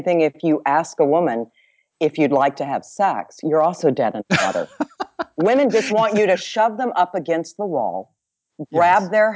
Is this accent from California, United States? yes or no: no; Dallas, Texas, United States; Well, I'm a Texas girl.